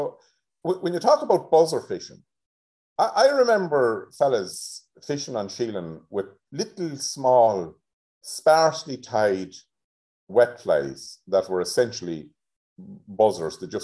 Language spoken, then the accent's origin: English; Tubbercurry, County Sligo, Ireland; But I grew up in Tubbercurry in Sligo, so my fishing started on the Moy